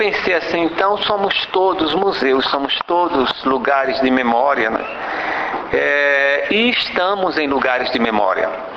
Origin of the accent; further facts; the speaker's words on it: Alagoas, Brazil; Nós somos de Alagoas, e Alagoas é uma terra bastante de gente bastante hospitaleira, simples, não é?